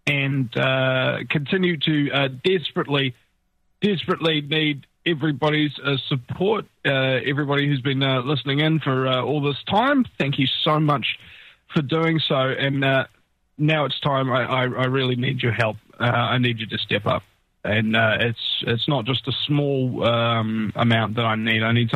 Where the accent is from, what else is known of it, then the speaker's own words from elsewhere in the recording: New Zealand; I'm a New Zealander. I'm 10,000 miles away.